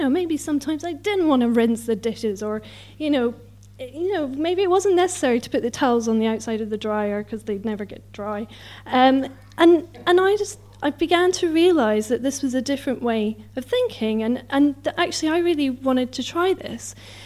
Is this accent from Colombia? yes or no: no; Scotland, United Kingdom; I'm Scottish. I don't know where that is.